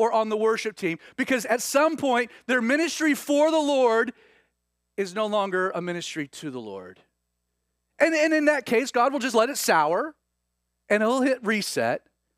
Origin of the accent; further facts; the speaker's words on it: Stone Mountain, Georgia, United States; I grew up in Calvary Chapel. My dad started a Calvary Chapel church in 1980 there in Stone Mountain. I grew up at Calvary Chapel Stone Mountain during a season in which it was about this size.